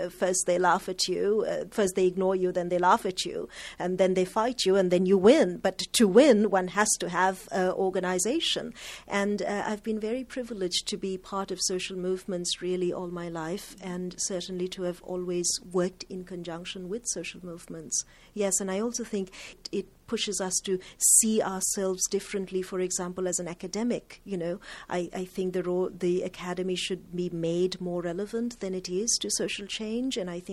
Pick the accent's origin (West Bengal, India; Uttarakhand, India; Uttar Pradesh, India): West Bengal, India; Kolkata; I'm from Calcutta. My family's been living in Calcutta since the early 1800s, yes.